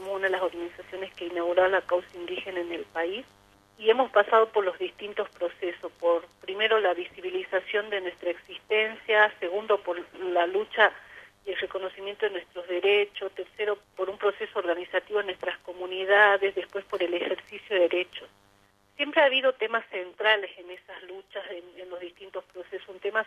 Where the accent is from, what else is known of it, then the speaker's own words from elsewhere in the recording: Jujuy, Argentina; Yo soy de la región del norte de Argentina, soy de Jujuy, yo soy colla. En mi provincia hay más de 9 pueblos indígenas.